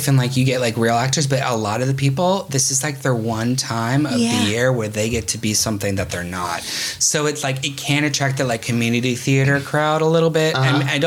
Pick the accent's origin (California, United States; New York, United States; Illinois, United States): California, United States; Hayward; Hayward, California.